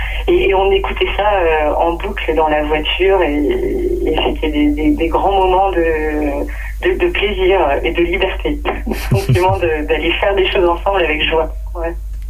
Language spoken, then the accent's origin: French; Bourg-lès-Valence, Auvergne-Rhône-Alpes, France; Donc, j'ai grandi à Bourg-les-Valence dans la Drôme.